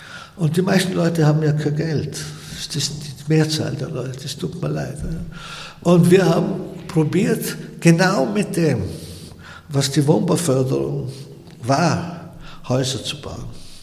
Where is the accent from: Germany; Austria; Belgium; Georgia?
Austria; Vorarlberg; In der Gegend, wo ich aufgewachsen bin, gab es den Beruf natürlich nicht, gab es ja überhaupt keine Architekten. Während des Studiums, während der Zeit, gab es in Vorarlberg genau 36 Architekturbüros.